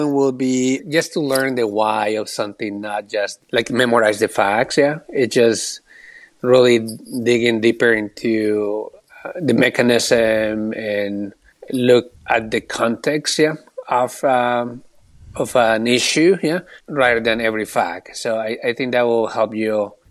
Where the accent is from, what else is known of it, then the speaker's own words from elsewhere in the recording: Colombia; I'm from Colombia.